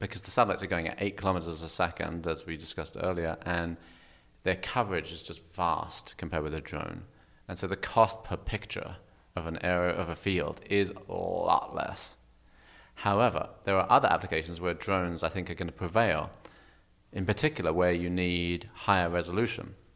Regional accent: South East England, United Kingdom; Kent, just south of London.

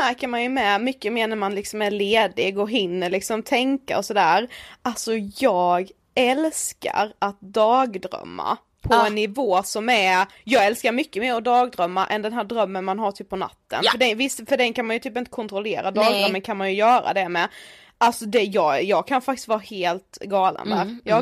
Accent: Karlshamn, Blekinge, Sweden; Om ljudet är lite sämre idag så är det för att vi är ju hemma i Karlshamn.

